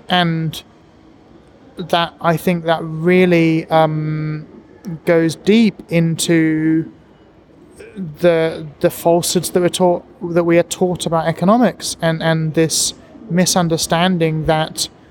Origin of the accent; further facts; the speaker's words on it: United Kingdom; being British, we clearly can't. You know, in England, the economy is a lie.